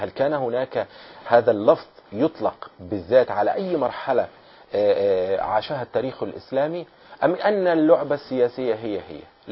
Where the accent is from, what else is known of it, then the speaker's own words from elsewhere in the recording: Egypt; احنا مصريين كلنا عندنا تدين، سواء كنا مسلمين او مسيحيين